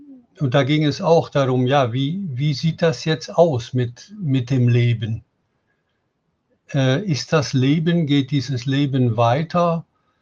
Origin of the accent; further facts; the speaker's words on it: Netherlands; mir geht als Niederländer zum Thema Euthanasie natürlich ständig die niederländische Gesetzgebung durch den Kopf